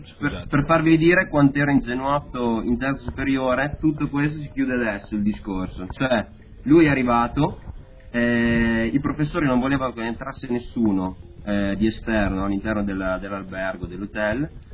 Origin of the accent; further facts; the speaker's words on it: Bologna, Emilia-Romagna, Italy; No, sono di Bologna Centro.